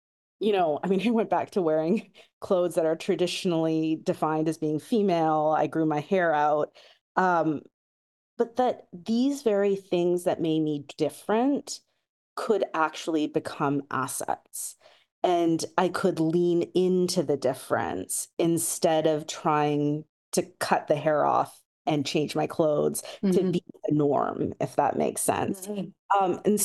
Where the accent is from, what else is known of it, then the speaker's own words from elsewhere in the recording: Vancouver, British Columbia, Canada; I'm of Indian origin, but I was born and raised in Vancouver. And for me, it was, how can I just be Canadian?